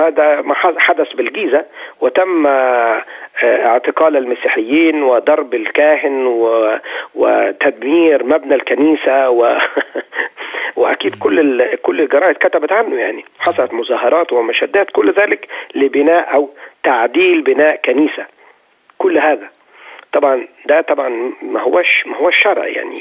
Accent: Egypt; للحكماء عندنا في مصر، هم اللي يقولوا إذا كان في أهداف سياسية وإزاي يدافعوا عننا

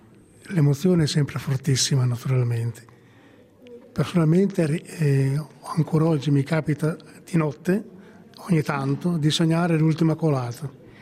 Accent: Florence, Tuscany, Italy; moved away as an adult; now in Switzerland; io vengo da Firenze, ho studiato all'università e in parte, e poi sono venuto qui alla Monteforno nel 60, fine 60

